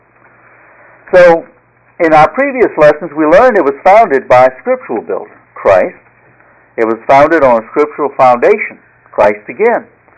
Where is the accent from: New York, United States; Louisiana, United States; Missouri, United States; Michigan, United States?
Louisiana, United States; You know, I came from Louisiana, so naturally the Saints would be somebody that would be popular to a lot of people who live in this area that, of course, came from there.